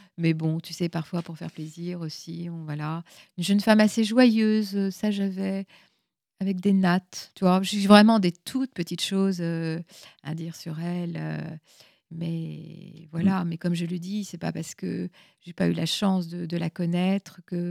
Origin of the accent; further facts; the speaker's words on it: Lorient, Brittany, France; born there; je suis née à Lorient, puisque mes parents se sont rencontrés, ont vécu, vivent toujours dans la région de Lorient.